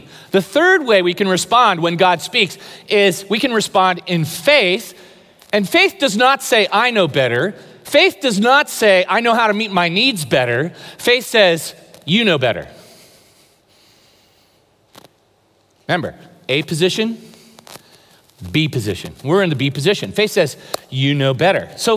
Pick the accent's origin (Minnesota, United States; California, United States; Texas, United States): California, United States; I know that that's heresy in Southern California to say that, but I'm originally from the Bay Area.